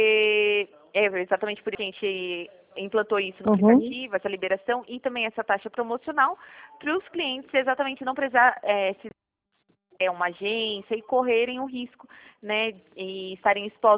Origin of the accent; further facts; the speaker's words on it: São Paulo, Brazil; eu sou do estado de São Paulo e estou ligando para vocês do Rio